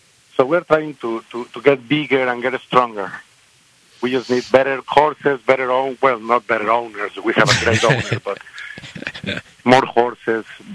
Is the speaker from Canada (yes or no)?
no; Mexico; now in United States; So, yeah, we come from Mexico, and, yeah, we moved to America now, and we are trying to get it done here.